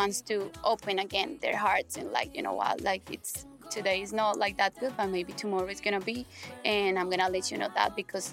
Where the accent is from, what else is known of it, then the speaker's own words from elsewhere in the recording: Colombia; I'm from Colombia